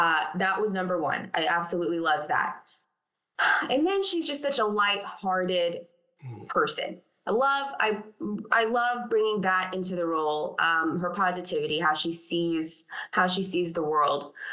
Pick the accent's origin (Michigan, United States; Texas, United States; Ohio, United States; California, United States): Texas, United States; Dallas; So I have a Texas agent. I'm from Dallas, and my Texas agent just sent me an audition